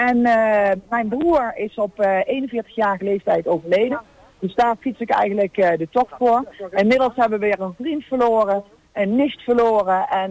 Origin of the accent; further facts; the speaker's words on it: Beneden-Leeuwen, Gelderland, Netherlands; Wij komen uit Maas en Waal, beneden Leeuwen.